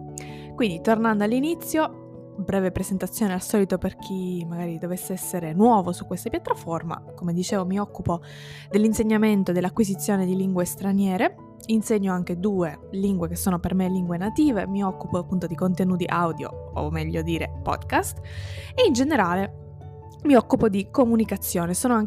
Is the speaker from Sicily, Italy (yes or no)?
yes; Sicily, Italy; first language Sicilian; il siciliano è la mia lingua nativa insieme all'italiano